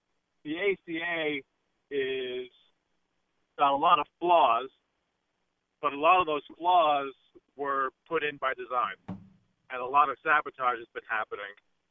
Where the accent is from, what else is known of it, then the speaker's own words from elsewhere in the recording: Canada; I was raised in Canada. I was born in this country.